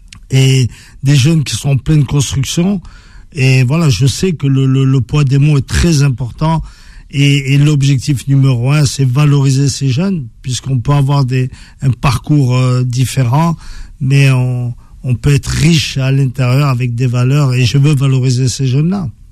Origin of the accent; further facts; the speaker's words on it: France; Nous, on a grandi en France, on a étudié en France, je veux pas qu'on parle d'intégration, quoi. Issu de l'immigration, peut-être, mais je suis français avant tout.